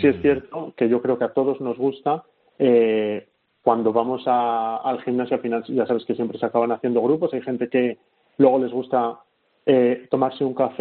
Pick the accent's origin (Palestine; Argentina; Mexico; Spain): Spain; Madrid, Community of Madrid; De hecho, pues yo soy de Madrid